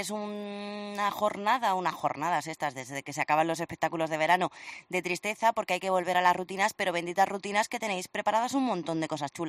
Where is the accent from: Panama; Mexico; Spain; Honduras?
Spain; Cartagena, Region of Murcia; les voy a llevar de excursión a mi tierra, porque nos vamos hasta Cartagena